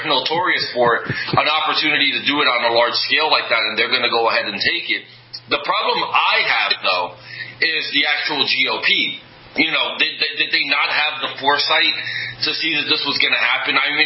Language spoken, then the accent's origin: English; Paterson, New Jersey, United States; we had a special election in Patterson, New Jersey, my hometown